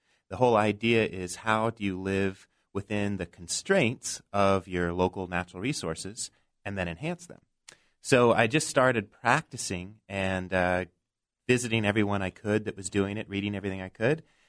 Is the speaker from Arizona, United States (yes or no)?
yes; Tucson, Arizona, United States; Well, I grew up in Tucson.